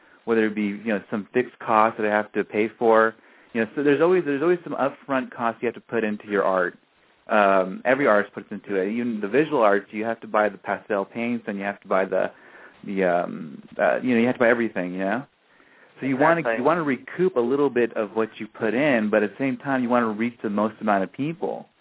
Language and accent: English; California, United States; also born or lived in New York; And really, out here in California, although I did live in New York, and New York is a different ball game.